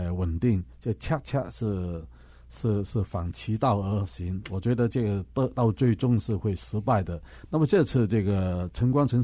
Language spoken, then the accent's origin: Chinese; Hong Kong; 如果我们香港人再不注意这种情况的话，那么不到50年我们已经是会变成一国一制了